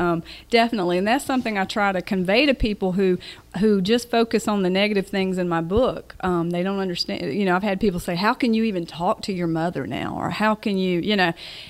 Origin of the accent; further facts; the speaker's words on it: Warner Robins, Georgia, United States; the answer to that is certainly my hometown library in Warner Robins, Georgia. It is located next to what was the elementary school that I went to.